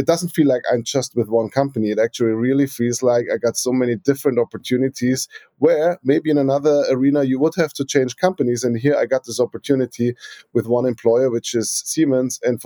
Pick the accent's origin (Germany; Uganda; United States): Germany; Bavaria; English is a second language; moved away as an adult; also born or lived in Singapore / Melbourne, Australia; So starting in Germany, as you can hear maybe from my accent, originally from Bavaria, and then moved on different roles in Germany, but then got the opportunity to work in Asia and Singapore for a bit, but then moved on to Melbourne in Australia